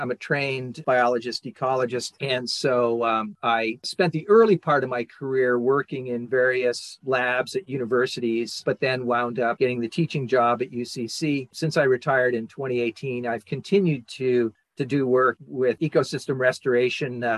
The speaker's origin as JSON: {"language": "English", "region": "Connecticut", "country": "United States", "tie": "born or raised there", "lives_now": "Roseburg, United States", "said": "Well, I grew up in Connecticut and discovered Oregon when I came out to a wedding of a childhood friend of mine"}